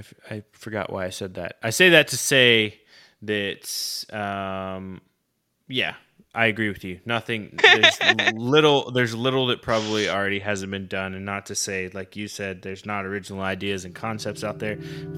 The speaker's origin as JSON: {"language": "English", "region": "Oklahoma", "country": "United States", "tie": "born or raised there", "said": "So my grandmother, I grew up in Oklahoma, right?"}